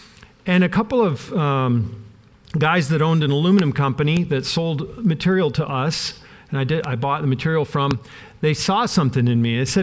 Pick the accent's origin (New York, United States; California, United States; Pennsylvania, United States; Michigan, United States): Michigan, United States; Dowagiac; also born or lived in Belleville; I grew up in Conservative Mennonite Conference. We were an outreach church up in Dowagiac, Michigan. I was born in Belleville. My dad was a teacher at Belleville Mennonite, and we moved to Dowagiac, Michigan, just north of here.